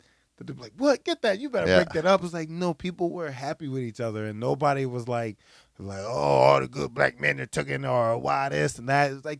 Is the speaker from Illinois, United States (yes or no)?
no; Philadelphia, Pennsylvania, United States; now in New York, United States; And I'm like, I'm not from New York. I live in New York, but I'm from Philly.